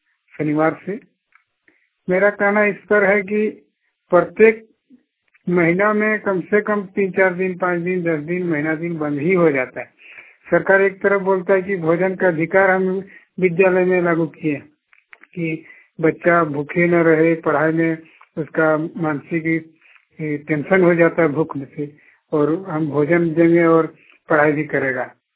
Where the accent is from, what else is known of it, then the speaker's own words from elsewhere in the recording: Jharkhand, India; खराबड़ा हीरा जनबाद झारखंड प्रदेश से।